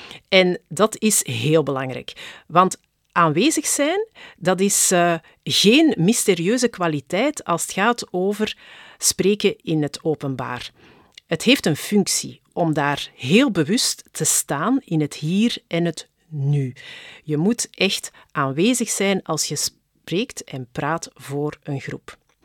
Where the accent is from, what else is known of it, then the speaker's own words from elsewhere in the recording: Flanders, Belgium; We houden onszelf als Vlamingen liever klein.